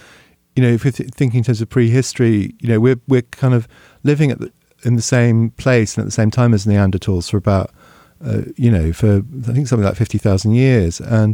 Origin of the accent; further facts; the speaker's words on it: Hong Kong; the novel I wrote about growing up in Hong Kong